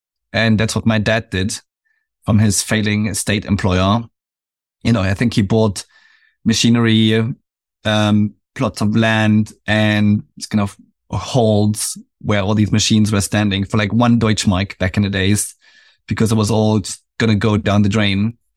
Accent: Germany; Yeah, so growing up in East Germany, just before the wall came down, I think I had like 9 or 10 years before the wall came down.

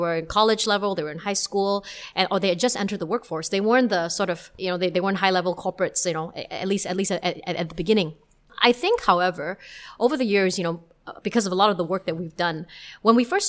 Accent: Singapore; if you hear me speaking with my Singaporean friends, then you will definitely know that I am Singaporean.

